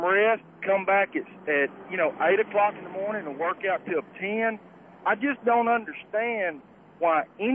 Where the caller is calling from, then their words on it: Dallas, Texas, United States; I'm calling from Dallas, Texas.